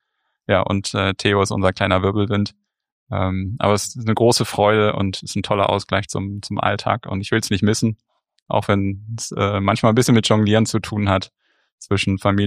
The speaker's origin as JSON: {"language": "German", "region": "Hamburg", "country": "Germany", "tie": "born or raised there", "said": "Ich bin ein richtiger Hamburger Jung, wie man so schön sagt, born and raised und lebe auch immer noch in Hamburg. Heute etwas außerhalb. Wir sind mit der Familie ein bisschen ins Grüne gezogen. Aber Lebensmittelpunkt ist nach wie vor Hamburg."}